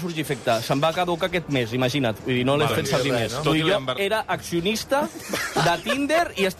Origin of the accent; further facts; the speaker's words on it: Catalonia, Spain; jo com a català